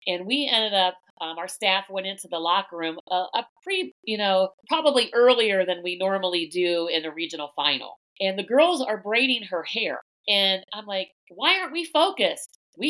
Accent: Akron, Ohio, United States; You know, I'm from Akron.

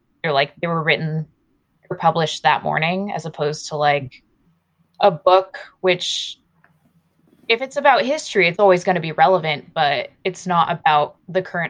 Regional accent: Tualatin, Oregon, United States; I was born and raised in Oregon, grew up in Tualatin, but I've lived in the Portland area my whole life.

